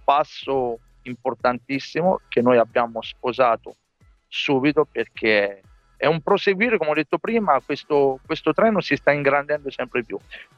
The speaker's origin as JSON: {"language": "Italian", "region": "Tuscany", "country": "Italy", "said": "vorrei usare una parola da buon toscano che non uso"}